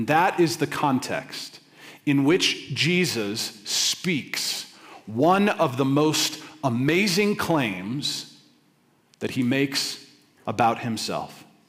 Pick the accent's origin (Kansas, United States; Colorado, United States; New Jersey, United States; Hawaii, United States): Colorado, United States; I was born and raised in Colorado.